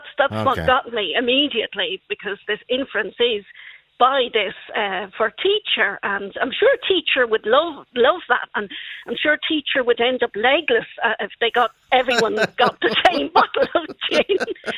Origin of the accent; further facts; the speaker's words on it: Milltown, County Galway, Ireland; I'm from Milltown.